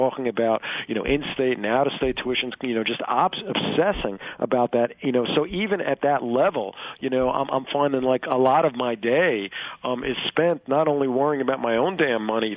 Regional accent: New York City, New York, United States; Like, I grew up in New York City

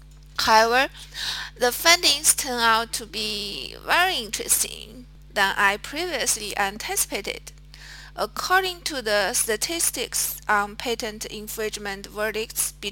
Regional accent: China; English is a second language; from China. I'm now the head of patents China of Spruson & Ferguson.

